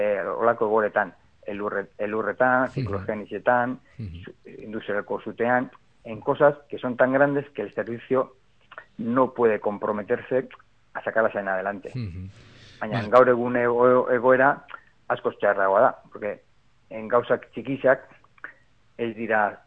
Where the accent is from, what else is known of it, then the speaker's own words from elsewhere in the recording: Eibar, Basque Country, Spain; ni Eibarkoa naiz, baina Eibarren lan egiten dut.